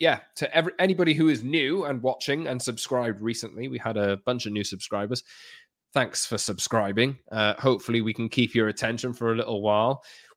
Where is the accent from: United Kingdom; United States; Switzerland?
United Kingdom; Newport, Wales; born there; I was born in Newport, Rob.